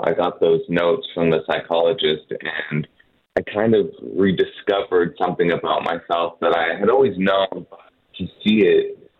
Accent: Toronto, Ontario, Canada; I grew up in Toronto.

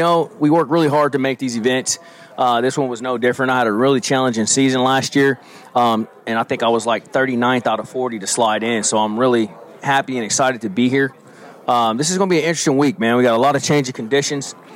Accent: California, United States; now in Alabama, United States; I mean, I'm from California originally. So the California Delta is my home pond.

